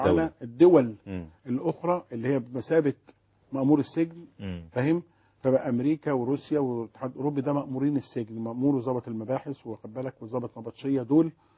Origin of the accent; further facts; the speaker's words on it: Egypt; احنا مصريين